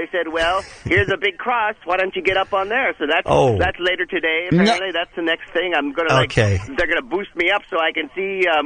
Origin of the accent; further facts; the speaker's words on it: Toronto, Ontario, Canada; That's right, Toronto.